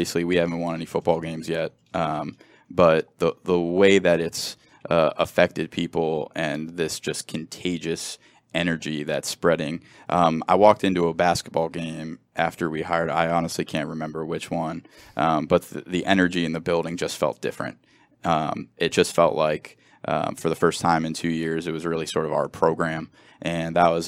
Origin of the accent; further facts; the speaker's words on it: Cincinnati, Ohio, United States; I think that one thing about this that has been unique in my journey is I grew up in Cincinnati.